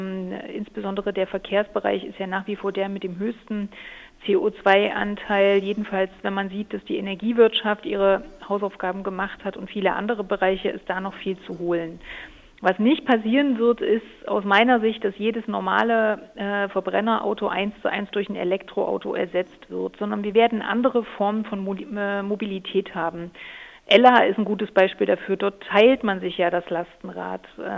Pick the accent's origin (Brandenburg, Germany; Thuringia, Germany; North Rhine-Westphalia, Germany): Thuringia, Germany; Jena; wenn ich in meiner Heimatstadt Jena unterwegs bin